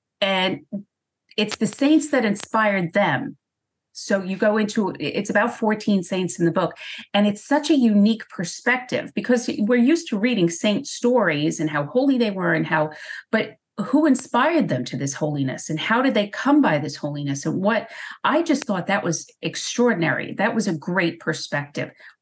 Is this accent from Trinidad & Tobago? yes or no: no; Ireland; I'm never going to say it right. I'm Irish. We pronounce Jerzy.